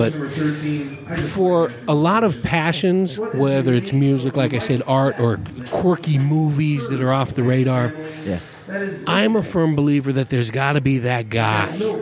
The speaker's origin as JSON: {"language": "English", "region": "California", "country": "United States", "tie": "born or raised there", "said": "I grew up in California. They were kind of that California rock."}